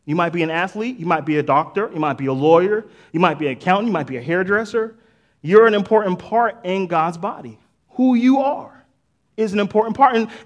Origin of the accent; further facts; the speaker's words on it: Boston, Massachusetts, United States; There's some people at Murrah High School that y'all know that I'm from Boston.